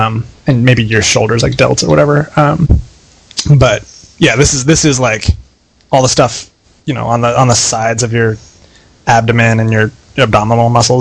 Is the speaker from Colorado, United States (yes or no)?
yes; Colorado, United States; We're both from Colorado, actually. I knew him from before we went to college.